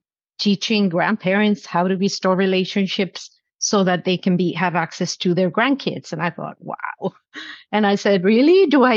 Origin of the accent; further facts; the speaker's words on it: Mexico; I come from Mexico and we're very expressive, loud